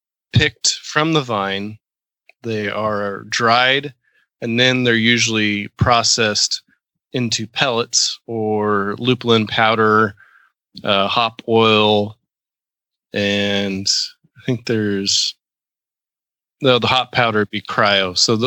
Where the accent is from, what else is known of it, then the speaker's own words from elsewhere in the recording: Clovis, California, United States; That's the only time I would admit that I was from Clovis is when I want nobody to analyze where that is in California, out of town.